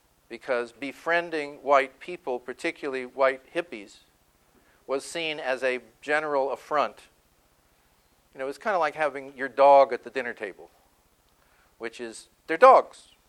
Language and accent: English; Los Angeles, California, United States; Because I grew up predominantly in Los Angeles, and I think I'm a Native.